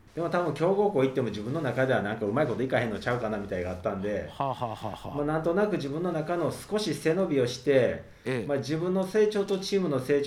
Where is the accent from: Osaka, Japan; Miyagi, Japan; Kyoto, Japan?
Osaka, Japan; 僕はあの大阪の下町で生まれ育ちまして、